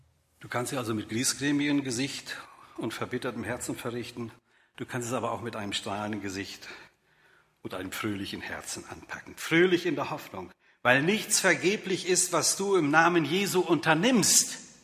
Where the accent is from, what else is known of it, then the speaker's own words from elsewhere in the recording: Dünne, North Rhine-Westphalia, Germany; das liegt so 6 Kilometer nördlich von Bünde. Das war so mein Heimatort, da bin ich als Kind und als Jugendlicher aufgewachsen. Dünne in Westfalen.